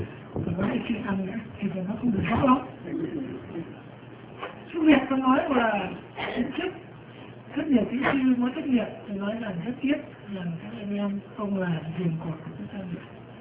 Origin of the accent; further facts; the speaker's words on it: Thanh Hoa, Vietnam; họ về đến tận quê của tôi là Thanh Hóa để họ làm những cái công việc ở đó.